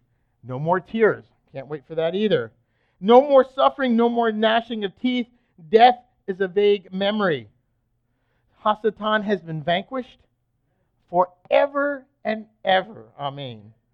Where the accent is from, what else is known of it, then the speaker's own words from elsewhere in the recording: England, United Kingdom; I'm from England myself, but let me tell you, I didn't give it 5 minutes.